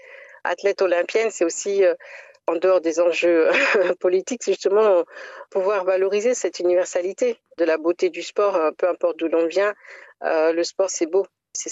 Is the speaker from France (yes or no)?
yes; France; En grandissant en France, j'ai petit à petit renoué avec mon héritage culturel et familial dont je ne connaissais pas l'origine.